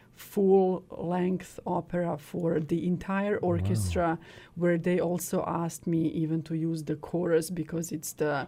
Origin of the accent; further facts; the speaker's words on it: Novi Sad, Vojvodina, Serbia; And in my hometown, Novi Sad, they're celebrating the 150th anniversary of the National Theater